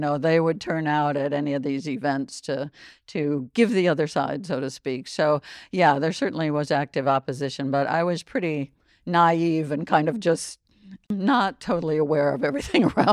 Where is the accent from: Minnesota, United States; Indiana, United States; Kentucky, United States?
Indiana, United States; Well, I grew up in Indiana, but came of age during the Vietnam War, so that is the deciding factor, really.